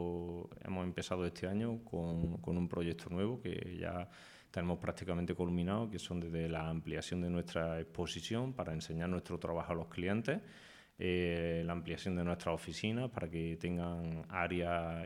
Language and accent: Spanish; Lucena, Andalusia, Spain; y orgullosamente decíamos que somos de Lucena